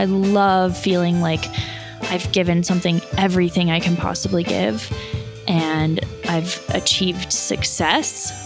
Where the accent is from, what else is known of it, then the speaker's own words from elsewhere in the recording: Colorado, United States; now in California, United States; I'm originally from Colorado. I live in California now.